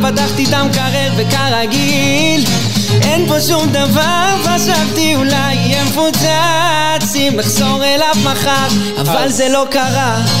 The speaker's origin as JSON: {"language": "Hebrew", "town": "Ashdod", "region": "Southern District", "country": "Israel", "tie": "born or raised there", "said": "באזור אשדוד, סביבות כיתה ת'"}